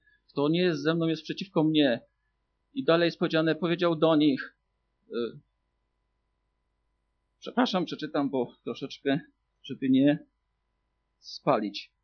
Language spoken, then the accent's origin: Polish; Kuźnia Raciborska, Silesian Voivodeship, Poland; z Kuźni Raciborskiej.